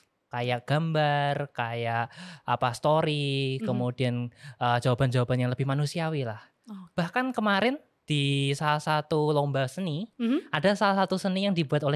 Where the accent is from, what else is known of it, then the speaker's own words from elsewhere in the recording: South Jakarta, Jakarta, Indonesia; saya dari Jakarta Selatan. ya, perkenalkan